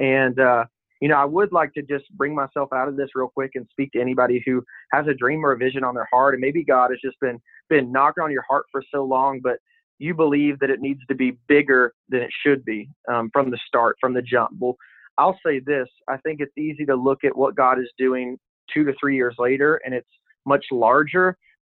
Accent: Little Rock, Arkansas, United States; moved away as an adult; now in Myrtle Beach, United States; I'm from Little Rock, Arkansas, so born and raised there. I moved to Myrtle Beach, South Carolina. Coastal Carolina University is where I went to college, so I moved out here for that years back. And so now I'm in Myrtle Beach.

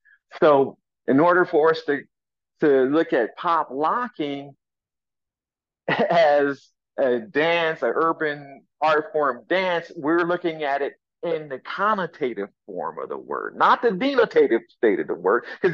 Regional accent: Compton, California, United States; I just, you know, already knew this information in my mind growing up in Compton

